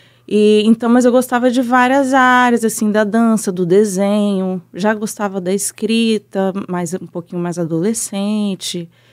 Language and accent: Portuguese; Linhares, Espírito Santo, Brazil; moved away; also born or lived in Rio de Janeiro; Saí lá de Linhares, uma menina sozinha.